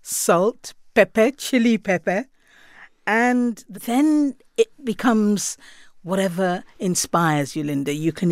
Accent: Ghana; now in Senegal; I come from Ghana. I travel all over the region, West Africa, and all over the continent. So, of course, I grew up eating my mother's jollof

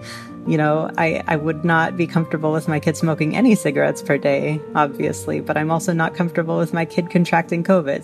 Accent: Sacramento, California, United States; I'm from Sacramento, California.

